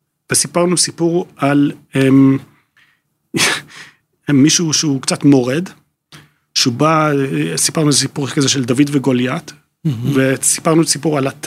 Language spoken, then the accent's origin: Hebrew; United Kingdom; accent: British; המבטא שלי, יש לי מבטא בריטי